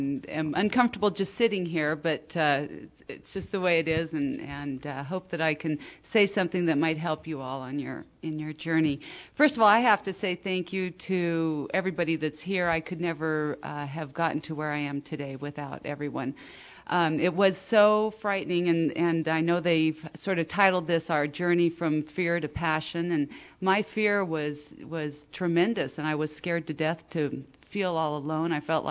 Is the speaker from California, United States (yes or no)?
no; Mercer Island, Washington, United States; also born or lived in Florida / Newfoundland; I was born in Florida, good military family, and traveled to Newfoundland, and then we ended up on Mercer Island, Washington, just outside of Seattle.